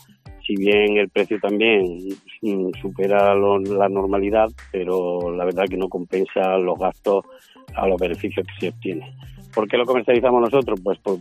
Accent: Martos, Andalusia, Spain; Efectivamente, mi pueblo, nuestro pueblo, Martos, es un mar de olivo

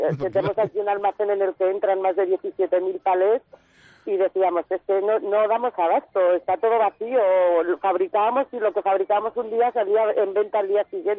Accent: Logroño, La Rioja, Spain; Pues yo soy de Logroño, pero la fábrica está ubicada en Ayo, que es un pueblito de Navarra.

